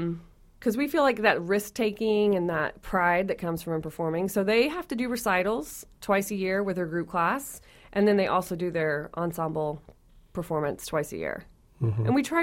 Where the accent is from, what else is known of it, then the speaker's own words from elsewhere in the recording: Texas, United States; and I'm from Texas. So band was El Sistema for us.